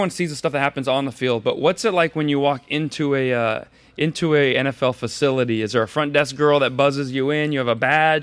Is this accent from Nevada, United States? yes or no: yes; Las Vegas, Nevada, United States; Well, I'm from Las Vegas